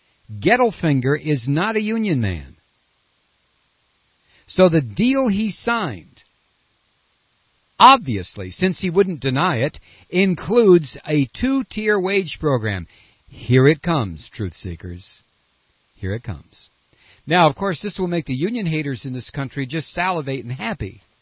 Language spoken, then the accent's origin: English; Toledo, Ohio, United States; I grew up in a city of 300,000 people. And we were a feeder city for Detroit. I grew up in Toledo, Ohio. And there was a factory every 10 feet.